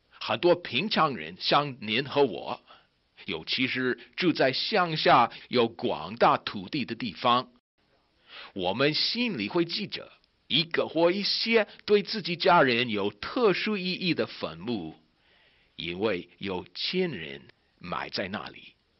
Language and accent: Chinese; United States; Chinese is a second language; also born or lived in Asia; 身为美国人的我，住在亚洲的时候